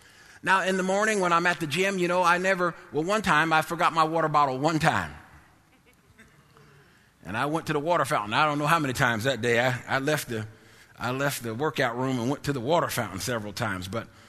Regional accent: East Coast, United States; I'm from the East Coast, and over there, you know, we always spent Sundays at the Atlantic Ocean.

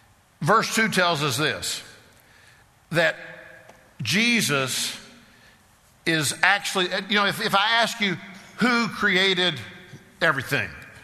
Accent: South Carolina, United States; Now, I'm from South Carolina, so you may say this too, but we get mad as fire.

